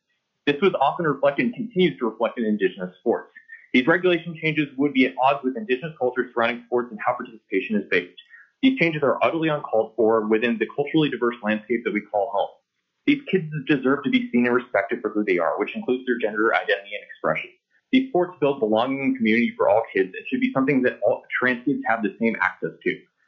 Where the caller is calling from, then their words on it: Anchorage, Alaska, United States; I am calling in from Anchorage.